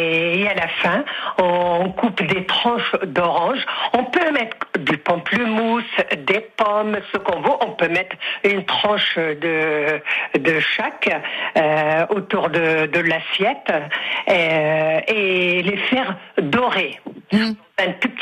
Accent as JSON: {"language": "French", "town": "Tangier", "region": "Tanger-Tetouan-Al Hoceima", "country": "Morocco", "said": "De Tanger, du Maroc, de Tanger."}